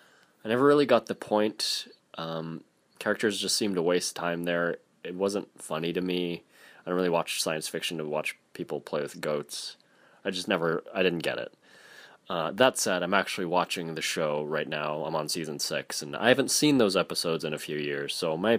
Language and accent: English; Alaska, United States; I'm from Alaska.